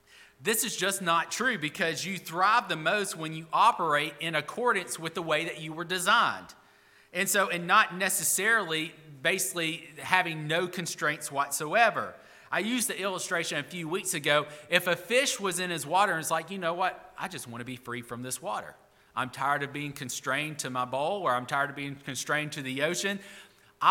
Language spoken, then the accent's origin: English; Alabama, United States; Now, I'm from Alabama, and I don't claim to be good with statistics.